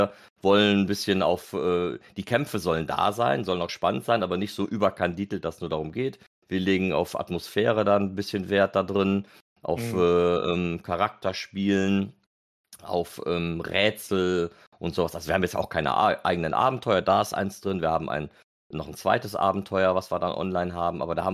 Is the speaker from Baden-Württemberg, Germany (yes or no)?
no; Cologne, North Rhine-Westphalia, Germany; ich komme aus Köln